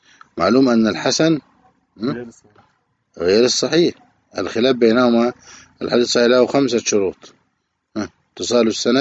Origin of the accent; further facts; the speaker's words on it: Egypt; وهذه مصيبة وآفة منتشرة خصوصا في بلدنا مصر